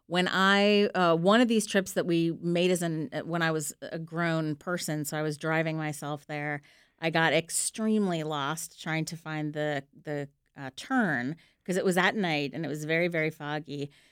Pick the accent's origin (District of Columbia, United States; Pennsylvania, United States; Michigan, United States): Pennsylvania, United States; I grew up outside Philadelphia, and I watched the Phillies.